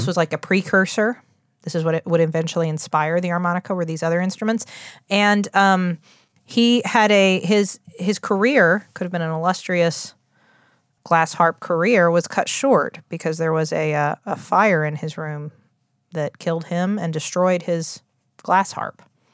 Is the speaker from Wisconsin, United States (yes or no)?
no; West Virginia, United States; accent: West Virginia; I can do is try to soften my West Virginia, and then it comes back. It comes roaring right back.